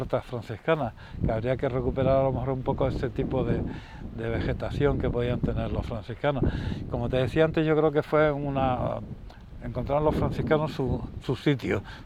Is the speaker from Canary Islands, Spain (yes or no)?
yes; Puerto del Rosario, Canary Islands, Spain; born there; Yo nací, por ejemplo, en Puerto de Cabra, siendo todavía. Creo que soy de los pocos que ya quedamos nacidos en ese momento.